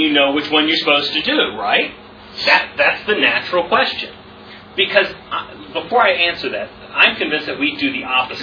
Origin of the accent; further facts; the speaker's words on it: Guatemala; I grew up in Guatemala.